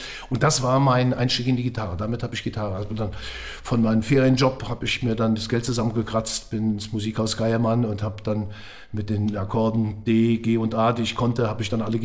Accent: Eifel, Germany; ich bin in der Eifel groß geworden

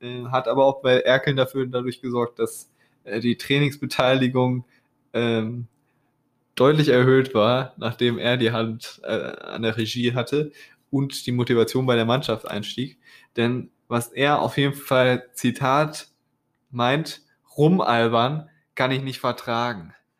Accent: North Rhine-Westphalia, Germany; Ich komme aus dem Kreis Höxter.

